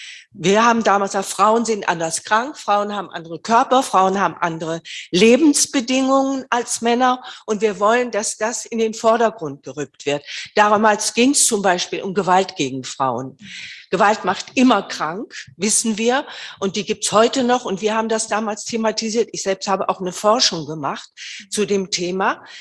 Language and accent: German; Berlin, Germany; ich komme aus Berlin